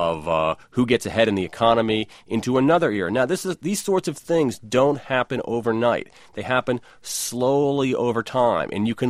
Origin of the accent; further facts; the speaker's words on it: Ohio, United States; I grew up in Ohio while the Rust Belt was rusting.